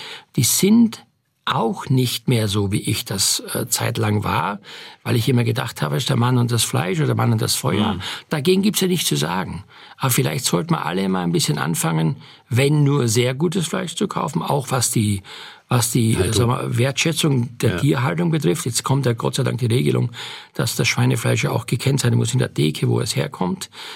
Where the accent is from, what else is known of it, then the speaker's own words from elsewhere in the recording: Styria, Austria; Ich bin in Oststeiermark auf dem Bauernhof groß geworden.